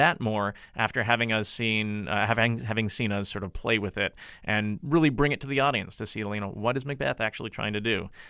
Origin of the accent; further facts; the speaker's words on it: Winnipeg, Manitoba, Canada; So myself, I come from Winnipeg, and then have been working as the co-artistic director of Vancouver's Instant Theatre until last year.